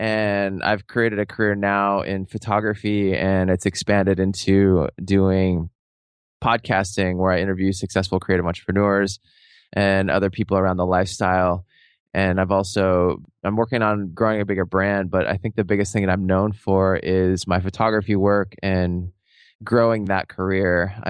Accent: Seattle, Washington, United States; And I grew up in Seattle. I was living in Seattle at the time.

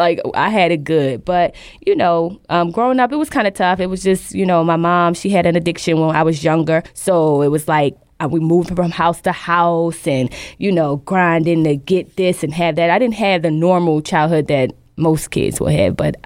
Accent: Baltimore, Maryland, United States; I was raised right here in Baltimore City, East Side. All over the city, actually.

